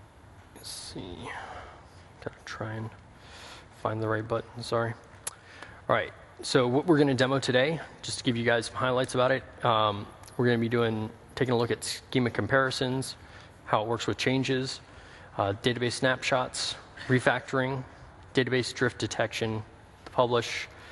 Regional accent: Atlanta, Georgia, United States; I'm from Atlanta.

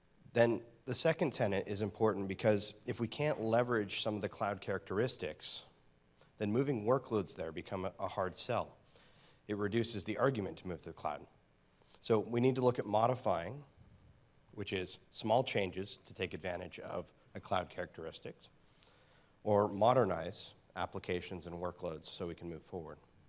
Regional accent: Canada; because, well, I'm Canadian, and that matters too.

